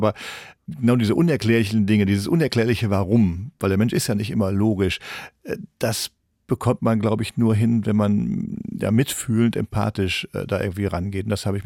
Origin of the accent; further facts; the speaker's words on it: Rhineland, Germany; das sind nicht alles Arschlöcher, ich bin auch Rheinländer.